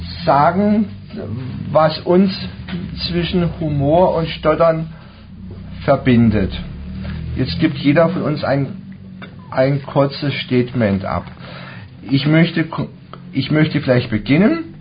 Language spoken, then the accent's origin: German; Dettenhausen, Baden-Württemberg, Germany; Ich komme aus Dettenhausen, bin 44 Jahre alt und schon seit 2003 auch hier regelmäßig in der Gruppe.